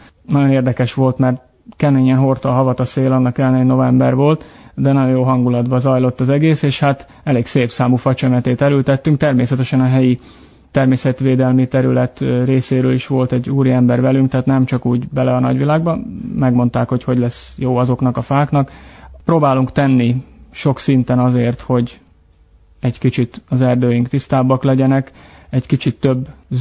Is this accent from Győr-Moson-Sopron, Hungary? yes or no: yes; Győr, Győr-Moson-Sopron, Hungary; Én Győri lévén egy kicsit szívemen viselem annak a sorsát, hogy ez a mi szűkebb régiónk